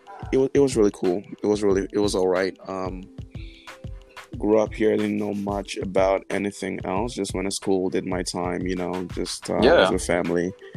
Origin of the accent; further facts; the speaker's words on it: Dubai, United Arab Emirates; also born or lived in Nigeria / Canada; Nigerian, originally from Nigeria, but I grew up in Dubai